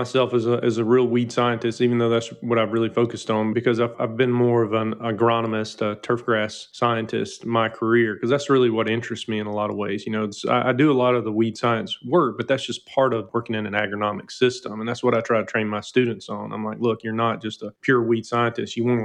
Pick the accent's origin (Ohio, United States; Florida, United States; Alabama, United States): Alabama, United States; I'm originally from Alabama, so I really haven't strayed too far.